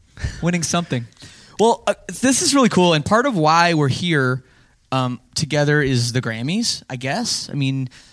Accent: Canada; Except we're both from Canada, literally like she's 2 hours from me.

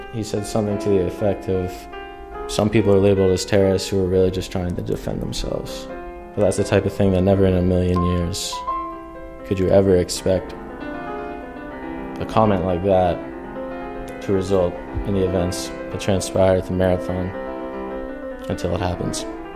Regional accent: Cambridge, Massachusetts, United States; I grew up in Cambridge. I went to Cambridge Rindgenland High School

